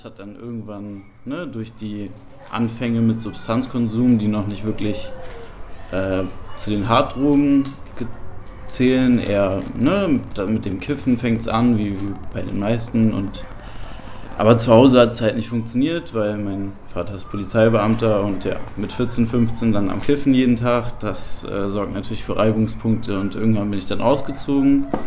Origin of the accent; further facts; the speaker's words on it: Rotenburg, Lower Saxony, Germany; Ich komme eigentlich aus Rothenburg, gebürtig, Rothenburg-Wümme. So. Weil das ist zwischen Bremen und Hamburg.